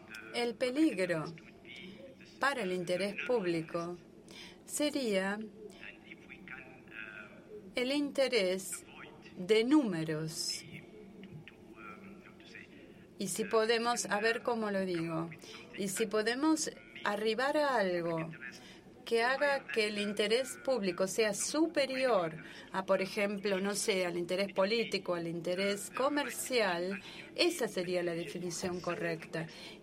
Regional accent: Peru; vengo de Perú.

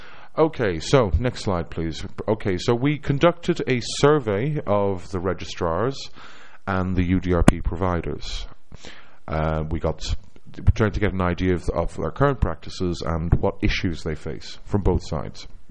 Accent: Ireland; accent: Irish; If I'm speaking far too quickly with my charming Irish accent and you can't understand a word I'm saying, please do let me know.

